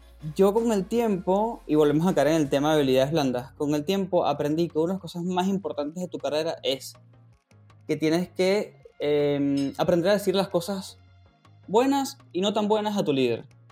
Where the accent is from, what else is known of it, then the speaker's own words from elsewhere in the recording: Venezuela; now in Argentina; Recuerden que yo soy venezolano, vivo en Argentina.